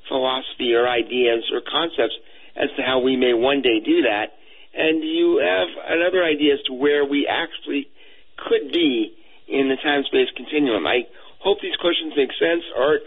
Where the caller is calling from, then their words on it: Massachusetts, United States; Hi, I'm calling from Massachusetts.